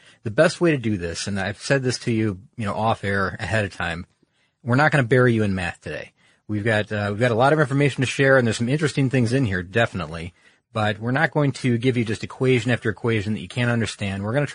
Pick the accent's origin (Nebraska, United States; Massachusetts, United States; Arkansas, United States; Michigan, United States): Michigan, United States; I'm from Michigan. That's for our Midwestern fans.